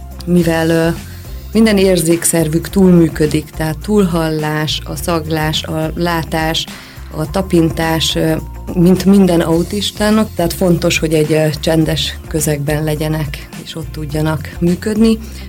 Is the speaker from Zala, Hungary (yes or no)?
no; Érd, Pest, Hungary; Mivel hogy érdi vagyok, ezért így elkezdtünk dolgozni, hogy itt Érden